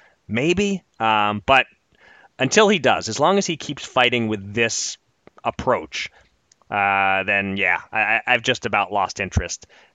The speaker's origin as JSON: {"language": "English", "town": "Philadelphia", "region": "Pennsylvania", "country": "United States", "tie": "born or raised there", "said": "on the campus of Temple University in my hometown of Philadelphia"}